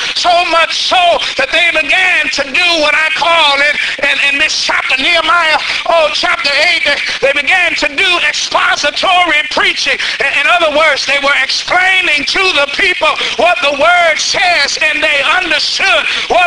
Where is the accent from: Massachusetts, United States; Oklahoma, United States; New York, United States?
Oklahoma, United States; Pauls Valley; I have a murder for my hometown, Paul's Valley. I'm from Oklahoma City.